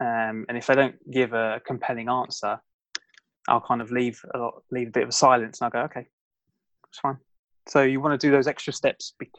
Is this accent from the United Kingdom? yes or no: yes; United Kingdom; Maybe a little bit embarrassed as a Brit.